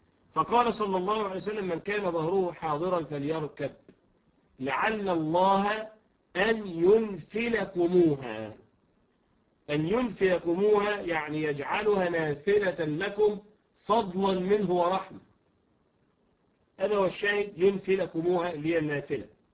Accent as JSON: {"language": "Arabic", "country": "Egypt", "said": "كمثلا الجماعة الذين عندنا في مصر اللي هو الجندي المتطوع. جندي متطوع عندنا يعني تطوع أن يكون جنديا ثابتا في الجيش"}